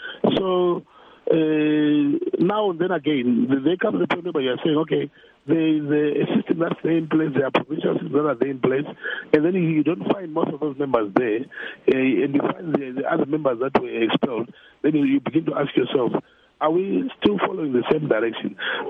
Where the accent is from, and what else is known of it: Bulawayo, Zimbabwe